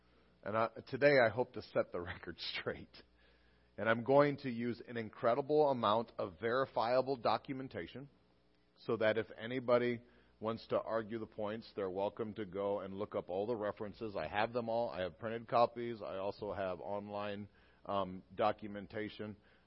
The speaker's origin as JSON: {"language": "English", "country": "United States", "said": "But as a pastor, I am a human being and an American."}